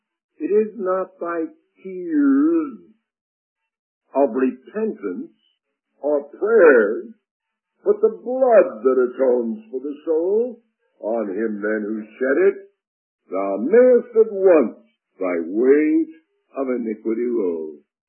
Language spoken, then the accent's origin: English; Canada; I said, well, I said, I come from Canada.